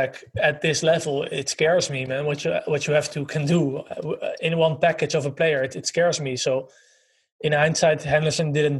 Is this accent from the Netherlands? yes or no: yes; Netherlands; accent: Dutch; English is a second language; It's very good to have somebody with a proper British accent instead of your US accent and my Dutch accent.